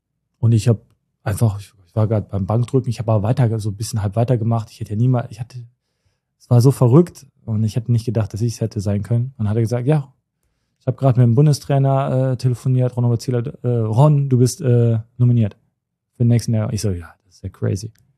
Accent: Cologne, North Rhine-Westphalia, Germany; Aber für mich als Kölner natürlich eine tolle Sache gewesen.

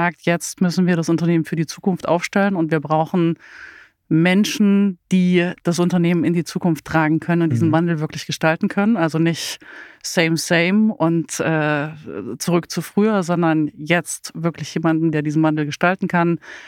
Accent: Saxony-Anhalt, Germany; born there; now in Berlin, Germany; Ja, ich bin 81 geboren in Sachsen-Anhalt.

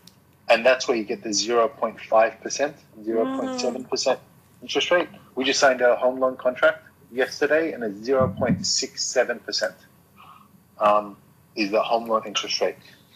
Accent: Australia; I'm from Australia myself.

